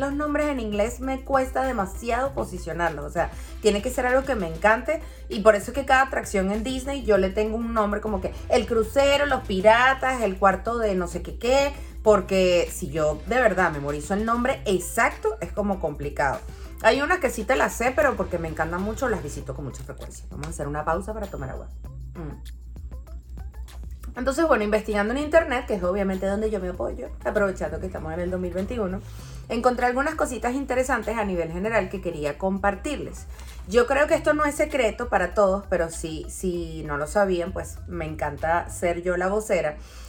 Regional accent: Venezuela; uno como venezolano lo tiene como que súper encasillado con La Roca

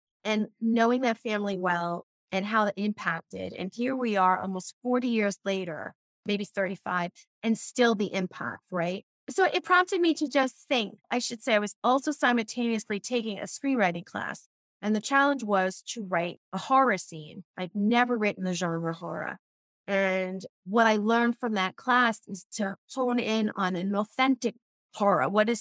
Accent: Bronx, New York, United States; also born or lived in Long Island; I'm from the Bronx. I'm actually from Castle Hill Avenue, which is … 's block, the projects.

